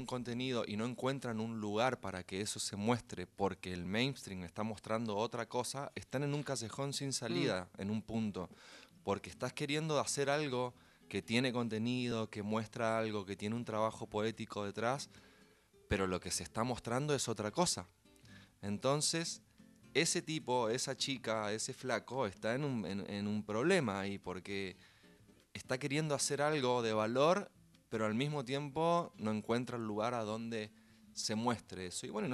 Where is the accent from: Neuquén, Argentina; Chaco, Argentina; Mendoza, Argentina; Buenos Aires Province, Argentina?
Chaco, Argentina; accent: Chaco tonada; now in Buenos Aires, Argentina; Soy chaqueño y se nota en la tonada, ¿no?